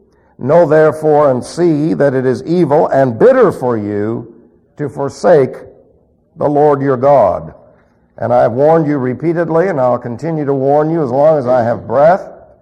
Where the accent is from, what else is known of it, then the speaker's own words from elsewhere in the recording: New York City, New York, United States; I can remember as a teenager growing up in New York City